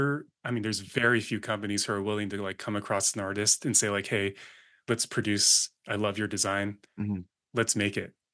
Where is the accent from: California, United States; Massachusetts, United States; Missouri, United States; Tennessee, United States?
California, United States; Sacramento; Yeah, it's like LA, you know, I'm from Sacramento.